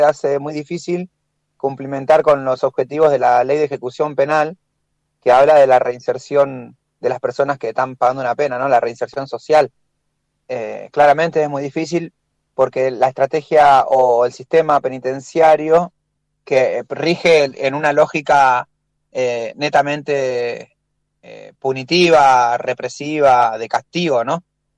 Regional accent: Villa La Carcova, Buenos Aires, Argentina; en Villa La Carcova, en el barrio donde yo nací y me crié

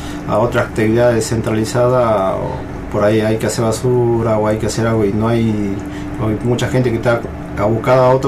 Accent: Tilcara, Jujuy, Argentina; also born or lived in Ledesma; yo vengo de la provincia de Jujuy. Nací en el pueblo de Ledesma, pero a los 5 años me fui a Villatilcara y ahí viví toda mi juventud hasta que ingresé al ejército.

